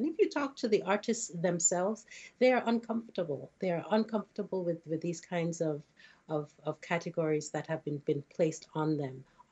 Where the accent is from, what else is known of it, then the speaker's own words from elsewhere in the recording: Nigeria; So, for example, I'm from Nigeria. English is our first language.